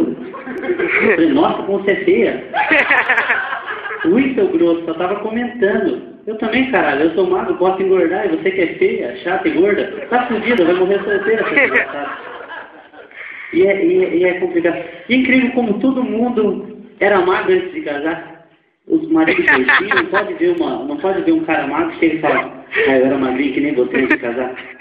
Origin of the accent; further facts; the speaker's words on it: Curitiba, Paraná, Brazil; E eu sou curitibano, né?